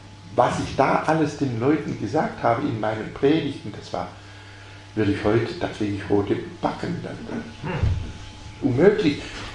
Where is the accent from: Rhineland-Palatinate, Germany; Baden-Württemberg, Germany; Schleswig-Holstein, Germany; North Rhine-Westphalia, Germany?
Baden-Württemberg, Germany; Als Schwabe wirft man den Leitsordner nicht weg